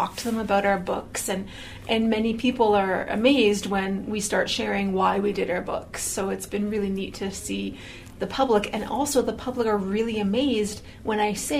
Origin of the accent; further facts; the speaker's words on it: Calgary, Alberta, Canada; We're all from Calgary.